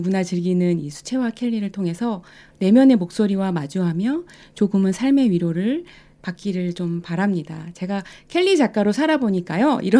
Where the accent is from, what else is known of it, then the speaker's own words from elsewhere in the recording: South Korea; 한글이 예쁘다는 생각을 저는 한국인인 나는 부끄럽게 많이 해본 적이 많지 않은데요.